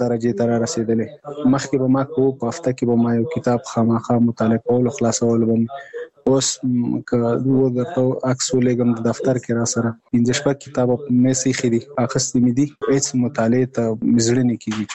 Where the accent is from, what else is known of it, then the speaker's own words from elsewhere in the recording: Nangarhar, Afghanistan; now in Kabul, Afghanistan; زموږ کور په ننګرهار کې دی، زه په کابل کې هم دلته